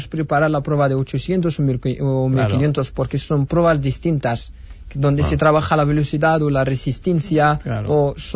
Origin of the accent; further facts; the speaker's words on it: Morocco; now in Spain; que no me han dado en mi país de origen